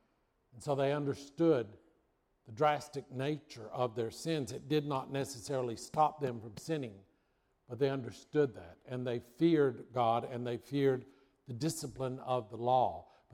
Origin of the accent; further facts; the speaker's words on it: Marietta, United States; But remember, I grew up in Marietta.